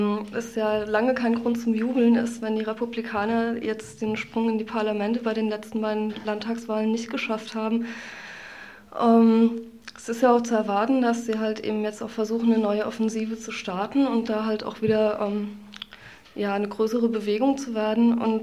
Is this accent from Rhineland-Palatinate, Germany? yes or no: yes; Mainz, Rhineland-Palatinate, Germany; Ja, also ja, ich komme aus Mainz.